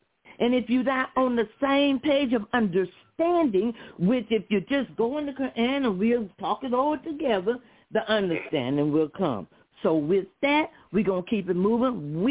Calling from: Flint, Michigan, United States; calling in from Flint, Michigan.

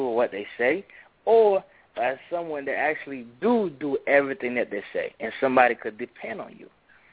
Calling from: Florida, United States; out of Polk County.

